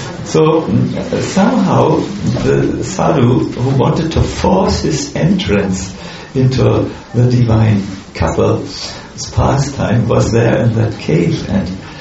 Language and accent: English; Germany; because I'm from Germany. And I may taste differently, the blood and all that.